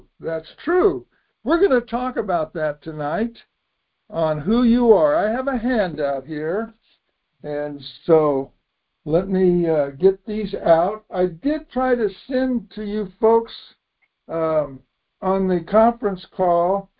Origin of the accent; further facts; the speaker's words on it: Bethesda, Maryland, United States; born there; And I was born in Bethesda, Maryland, the Naval Hospital there.